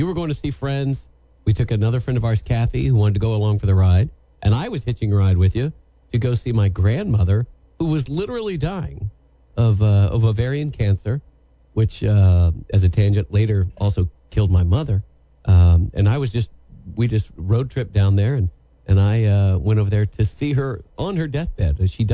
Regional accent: Atlanta, Georgia, United States; born there; I was born in Atlanta.

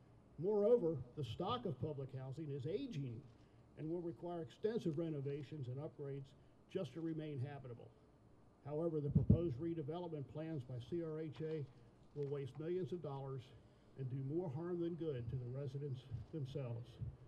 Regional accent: Baltimore, Maryland, United States; now in Charlottesville, United States; I grew up in Baltimore and first came to the city of Charlottesville in 1964 as a student at the University of Virginia.

